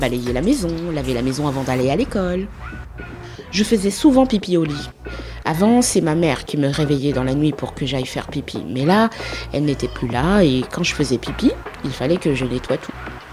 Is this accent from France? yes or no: no; Guinea; born there; Je suis née comme ça. Je suis née en Guinée-Conakry.